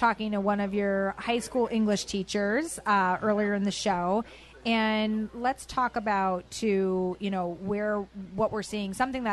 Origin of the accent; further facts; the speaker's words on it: Stamford, Connecticut, United States; now in Fairfield, United States; I was born and raised in Stanford. My mom, a registered nurse down at the Stanford Hospital there, and we moved up here specifically for my brother's education, who is special needs.